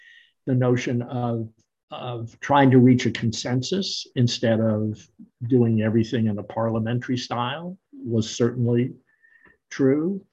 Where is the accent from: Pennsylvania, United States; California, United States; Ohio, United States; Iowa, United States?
California, United States; Palo Alto; It happened that when I was growing up in Palo Alto, the church of which I was a part, during those years, built